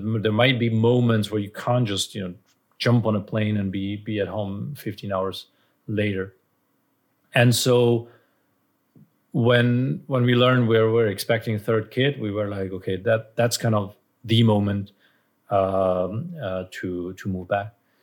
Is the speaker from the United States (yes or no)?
no; Brno, South Moravian Region, Czechia; I'm from Brno, so I'd be okay with Brno, I guess.